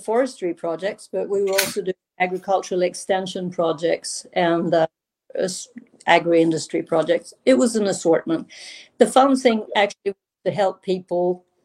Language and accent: English; Sweden; Yeah, hey, I grew up in Sweden. My parents met there after the war, the Second World War.